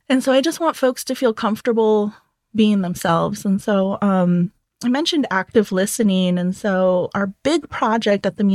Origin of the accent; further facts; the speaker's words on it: Tucson, Arizona, United States; it really did make me look at my hometown differently. So like people say Tucson is a border town, isn't a border town. We're kind of both, right?